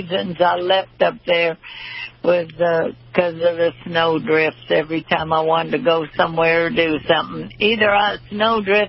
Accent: Titusville, Pennsylvania, United States; born there; I always joked I was born in Titusville, Pennsylvania, the birthplace of the oil industry and me, but not the same year.

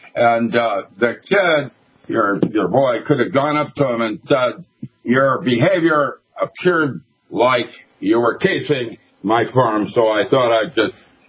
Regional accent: Philippines; I grew up in the Philippines. I was 4 years old, and I was the wrong color.

